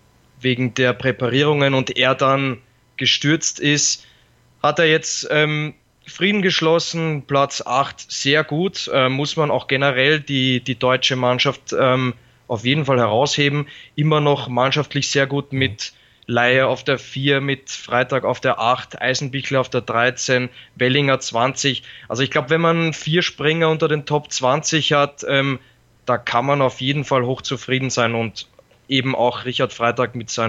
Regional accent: Austria; ich als Österreicher glaube

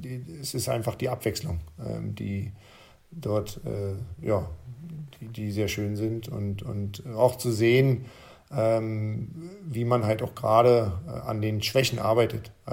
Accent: East Germany, Germany; Ja, also ich bin ja im Osten groß geworden

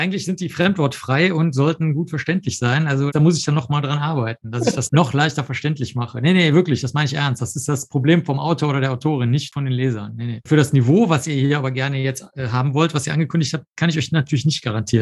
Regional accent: Cologne, North Rhine-Westphalia, Germany; also born or lived in Rosenheim; Als ich ganz klein war, bin ich schon nach Köln gekommen. Also ich bin in Köln aufgewachsen, in Köln-Zollstock

